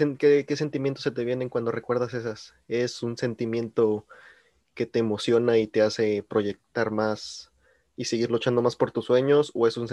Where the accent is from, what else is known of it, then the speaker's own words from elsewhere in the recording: Mexico; en México, de donde yo soy